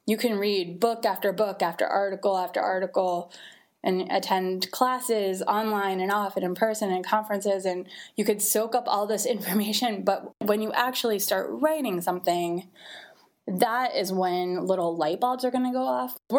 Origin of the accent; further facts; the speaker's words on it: Pittsburgh, Pennsylvania, United States; I'm from Pittsburgh originally